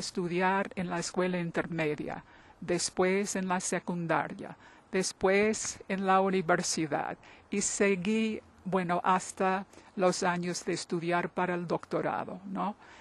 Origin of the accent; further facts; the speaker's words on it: New York, United States; moved away as an adult; also born or lived in Colorado; now in Canada; Y soy de Nueva York, nací en el Bronx, pero vine a Canadá en el año 70 del estado de Colorado, en donde había estudiado y enseñado.